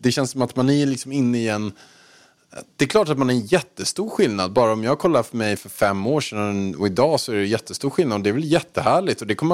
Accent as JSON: {"language": "Swedish", "town": "Haninge", "region": "Stockholm County", "country": "Sweden", "said": "Då sa jag att jag kom från Haninge."}